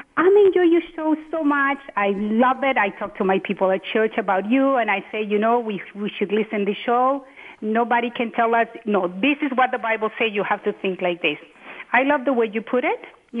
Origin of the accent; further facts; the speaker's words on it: Honduras; I'm from Honduras.